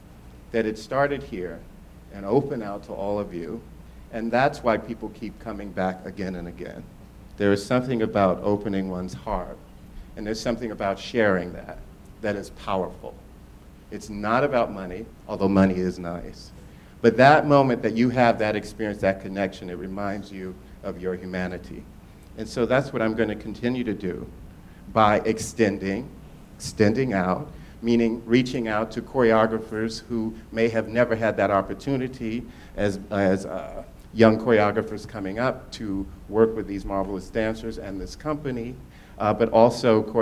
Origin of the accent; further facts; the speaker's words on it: Miami, Florida, United States; Growing up in Liberty City, Miami, there wasn't much for money, but I never noticed because we were surrounded by music and song and poetry.